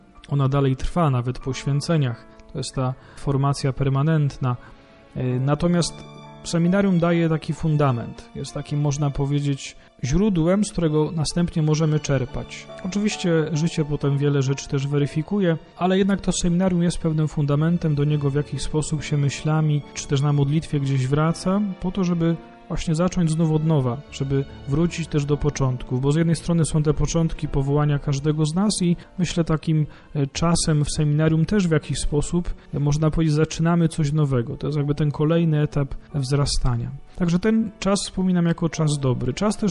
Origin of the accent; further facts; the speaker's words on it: Ostrów Wielkopolski, Greater Poland Voivodeship, Poland; pochodzimy z jednej parafii, z parafii pod wezwaniem Matki Bożej Częstochowskiej w Ostrowie Wielkopolskim.